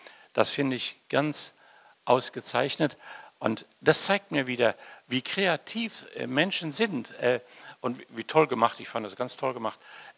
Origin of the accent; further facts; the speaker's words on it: North Rhine-Westphalia, Germany; Ich bin gebürtiger Sauerländer, so durch und durch. Mein Dorf, von dem ich komme, hat nicht 500 Einwohner, sondern hatte vielleicht 15 Einwohner. Ein ganz kleines Gehöft im Sauerland.